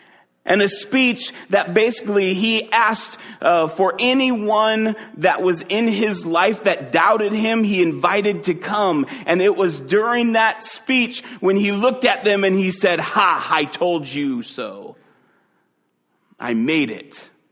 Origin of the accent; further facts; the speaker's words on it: Chicago, Illinois, United States; For me, since I grew up around the Chicagoland area, I grew up loving watching Michael Jordan.